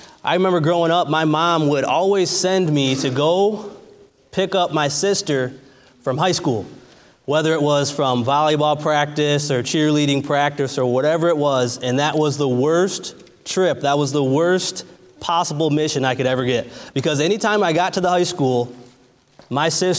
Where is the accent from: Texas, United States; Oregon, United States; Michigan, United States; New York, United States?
Michigan, United States; But I'm originally from Michigan, just 45 minutes so north of Detroit. I grew up in kind of the suburban areas